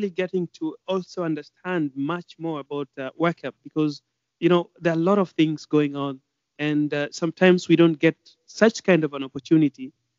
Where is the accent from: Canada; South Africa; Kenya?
Kenya; now in Bahrain; Currently, I'm living in Bahrain, which is the Middle East, but I'm from Africa, from a Kenyan origin.